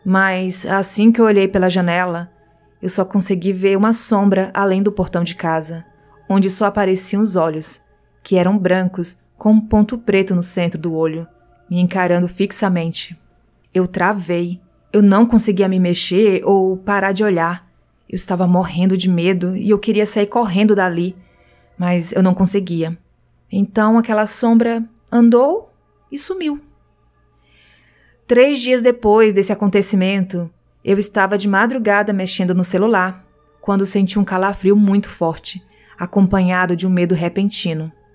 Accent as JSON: {"language": "Portuguese", "town": "Manaus", "region": "Amazonas", "country": "Brazil", "said": "sou de Manaus, Amazonas"}